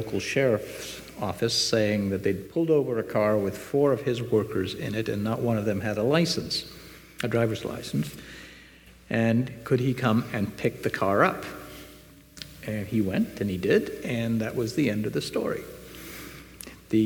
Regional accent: Bangalore, Karnataka, India; As I'm fond of saying, you know, I'm from Bangalore.

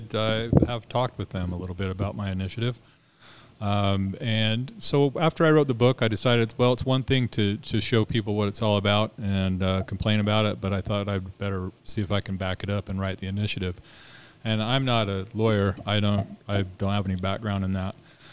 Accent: Utah, United States; I feel like I was born and raised in Utah, and I want to do this for the state of Utah.

